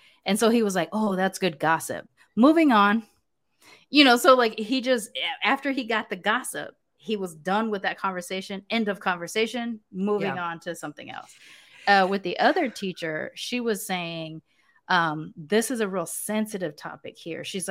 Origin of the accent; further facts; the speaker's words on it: United States; born there; Like, I'm an American. I was born in America. I'm an American citizen.